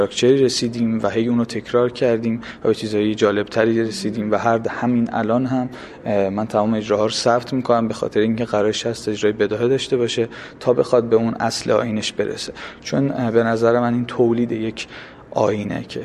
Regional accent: Kashan, Isfahan, Iran; خب من خودم اهل کاشانم و جوشقان هم، این جوشقان نزدیک، یکی از روستاهای نزدیک کاشانه

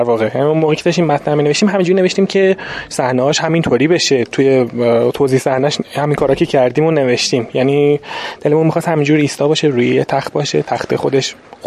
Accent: Iran; هر چقدر شما فیلم ببینی، موزیک گوش کنی، نقاشی ببینی، باز ما ایرانیم.

